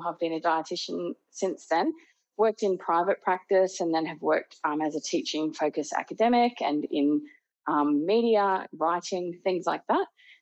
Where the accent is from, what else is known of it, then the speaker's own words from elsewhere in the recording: Cairns, Queensland, Australia; I am from Cairns, far north Queensland, and as a kid I was really heavily involved in sport